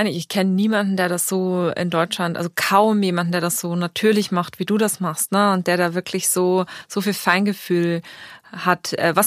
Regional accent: Austria; Aber das geht mir manchmal selbst als Österreicherin irgendwie so

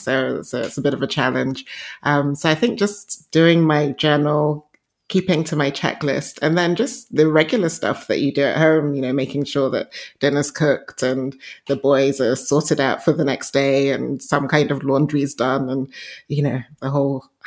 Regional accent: Nigeria; born there; So I was born in Nigeria. And I grew up in a very, what I'll say, very creative, very colorful household. My parents, both of them come from really big families.

